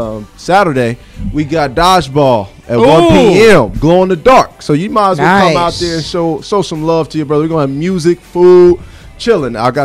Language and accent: English; Ohio, United States; Hey, you know I'm from Ohio. We almost to that East Coast, though.